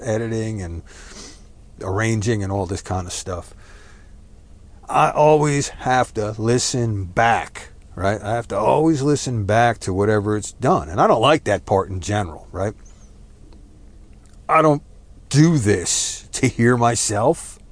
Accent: New Jersey, United States; now in Texas, United States; Fair warning, I am Texan by choice. But I was raised in New Jersey, so take cover, there will be F-bombs.

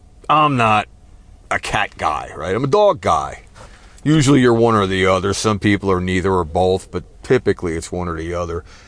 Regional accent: New Jersey, United States; Fair warning, I am Texan by choice, but I was raised in New Jersey, so take cover, there will be F-bombs.

